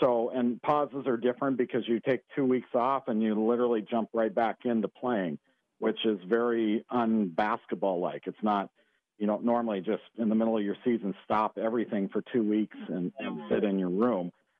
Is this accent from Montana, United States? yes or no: yes; Montana, United States; and I grew up in Western Montana and we have the mountains here.